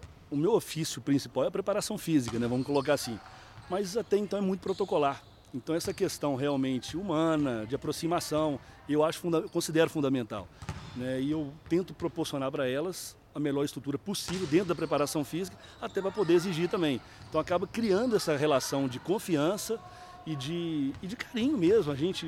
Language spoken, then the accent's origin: Portuguese; Belo Horizonte, Minas Gerais, Brazil; sou de BH